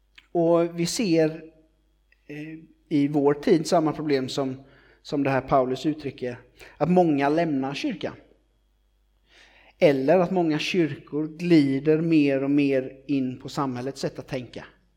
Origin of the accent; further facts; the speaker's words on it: Sweden; Jag är ju svensk.